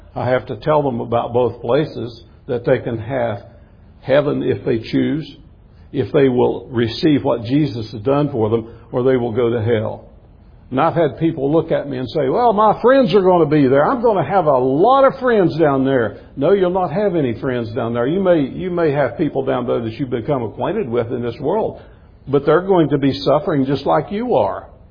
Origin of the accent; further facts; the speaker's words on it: West Virginia, United States; Well, I'm from West Virginia, so you know.